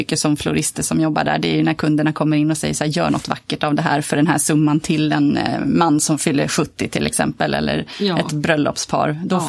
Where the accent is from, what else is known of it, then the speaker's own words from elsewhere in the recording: Tyresö, Stockholm County, Sweden; och är faktiskt både född och uppvuxen här i Tyresö, Trollbäcken till och med. Och nu bosatt i Trollbäcken igen efter en liten period på annan ort.